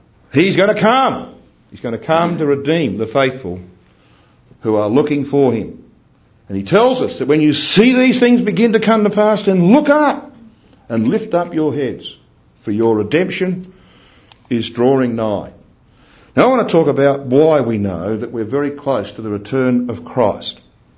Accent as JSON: {"language": "English", "region": "Queensland", "country": "Australia", "said": "I come from Queensland, huge state, 1,200 miles long, 1,000 miles wide"}